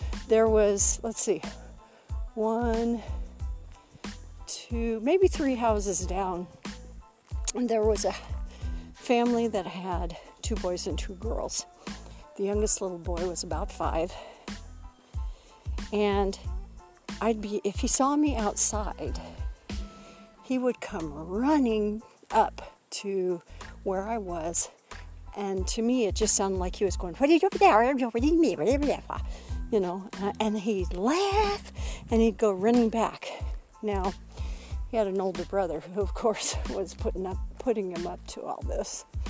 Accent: Whittier, California, United States; also born or lived in Long Beach / La Habra; I was born in Long Beach, and I was raised, well, I lived in Long Beach till I was about five. And then we moved to, let's see, I want to say La Habra, down in Southern California. And then from there we went to Whittier, South Whittier.

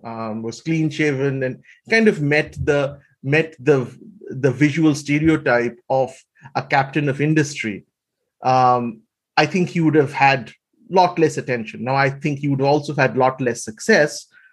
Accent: Kolkata, West Bengal, India; When I was growing up in Calcutta, pretty much

